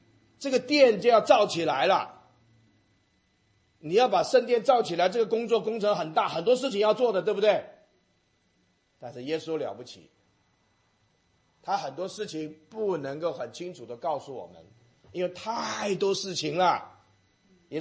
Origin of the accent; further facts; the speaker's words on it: China; 所以我们中国人还是按照创世纪发现了这个阴阳的道理